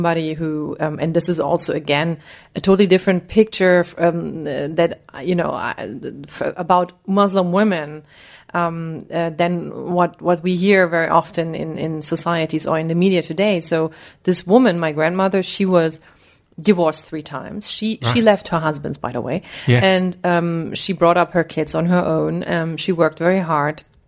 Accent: Germany; look at the situation of radicalization from the perspective of me growing up in Germany

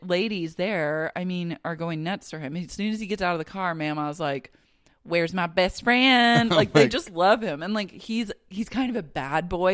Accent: Oklahoma City, Oklahoma, United States; I was raised in Oklahoma City

